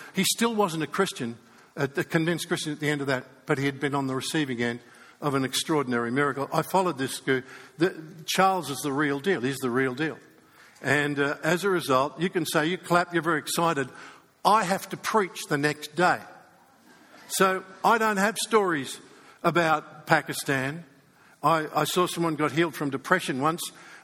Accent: Australia; And by the way, I'm an Australian, so I live with skepticism all the time.

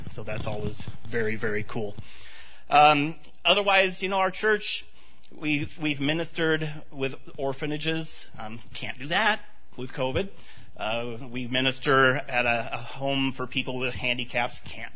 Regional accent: Costa Mesa, California, United States; moved away as an adult; now in South Korea; But I'm from Southern California. Grew up 10 minutes away from where your pastor grew up, basically. I'm from Costa Mesa.

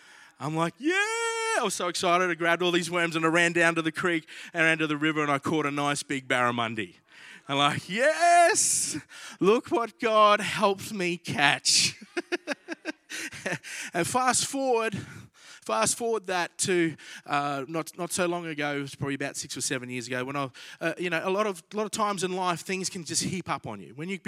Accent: Innisfail, Queensland, Australia; Now, I've grown up in church in my life. I grew up in INC in Innisfail in North Queensland, hence why we moved to Cairns

